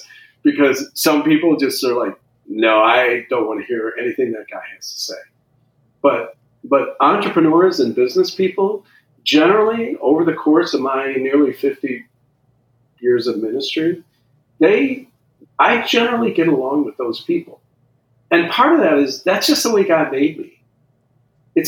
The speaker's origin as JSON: {"language": "English", "region": "Scotland", "country": "United Kingdom", "said": "I'm Scottish, right?"}